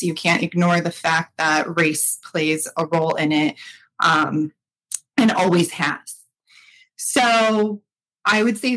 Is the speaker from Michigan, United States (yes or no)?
yes; Detroit, Michigan, United States; I'm from Metro Detroit. We met in college, came back to Michigan.